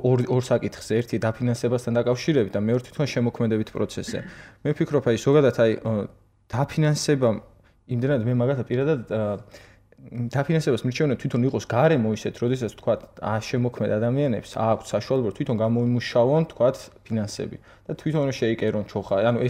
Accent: Zemo Aketi, Guria, Georgia; იმიტომ რომ მე თვითონ ზემოაკეთიდან ვარ

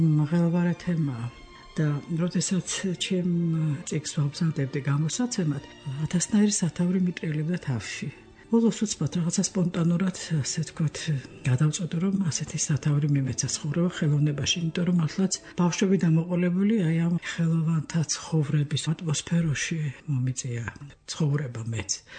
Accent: Tbilisi, Georgia; მე გავიზარდე პედაპირ ამ ბაჯანიშვილის თეატრის ატმოსფეროში

